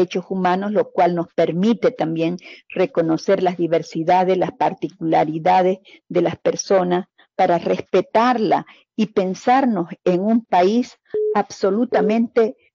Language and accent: Spanish; Bolivia; nos merecemos como sociedad boliviana